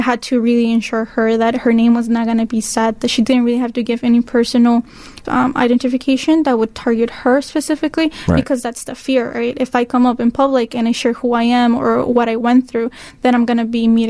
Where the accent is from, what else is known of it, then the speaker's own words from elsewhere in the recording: Chicago, Illinois, United States; I come from the Little Village area, so it's a predominant immigrant community. It's the second community of immigrants here in Chicago, the first being Pilsen.